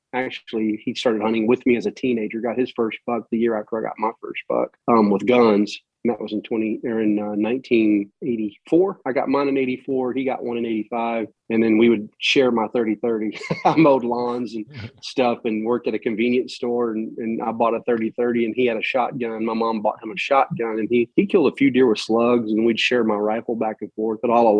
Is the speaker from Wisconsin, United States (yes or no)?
no; Longview, Texas, United States; I'm born and raised in East Texas here, rural East Texas, Longview, Texas, where I was born. Grew up there until I was about 12.